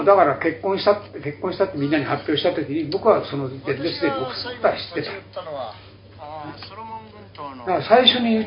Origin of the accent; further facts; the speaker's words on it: Tokyo, Japan; まあ私は江戸っ子だから、その、口が早くて口が悪いっていうのはまあしょうがないんですけど